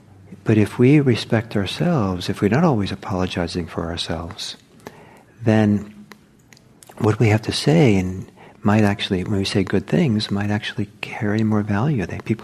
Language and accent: English; Norway; So the culture I grew up in was in Norway, Norwegian culture